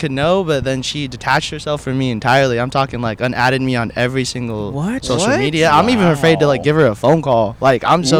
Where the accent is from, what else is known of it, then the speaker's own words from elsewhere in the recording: Philippines; I mean, the joke is because I'm Filipino, so I would love, like, a Filipino one.